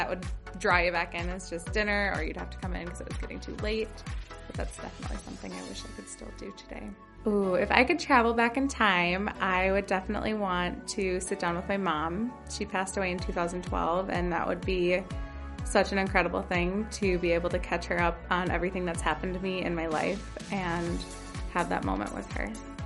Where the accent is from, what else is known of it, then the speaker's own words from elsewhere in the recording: Savage, Minnesota, United States; I'm from Savage, Minnesota, and this is my rookie season with the Vikings.